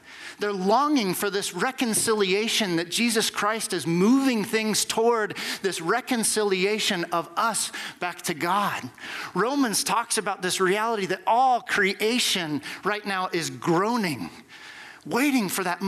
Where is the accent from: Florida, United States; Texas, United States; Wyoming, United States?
Wyoming, United States; I mean, I'm from Wyoming, man. My grandparents, they grew up on this land, and they knew how to pull themselves up from their bootstraps.